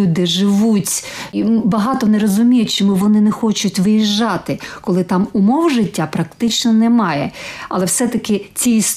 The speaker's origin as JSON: {"language": "Ukrainian", "region": "Western Ukraine", "country": "Ukraine", "said": "Я сама з Західної України, і я приїжджаю, я бачу могили, які покриті прапорами."}